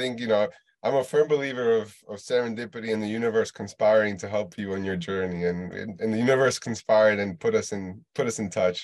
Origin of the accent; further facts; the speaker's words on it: New York City, New York, United States; growing up in Uptown Manhattan and then, you know, being exposed to downtown Wall Street